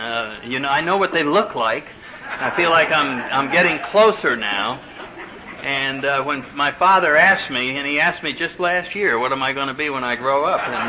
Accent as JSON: {"language": "English", "town": "New Haven", "region": "Connecticut", "country": "United States", "tie": "born or raised there", "said": "And here these guys came from all over the United States into New Haven. That was my hometown, and that's where I grew up, and so to me it wasn't any big deal to go to the local school"}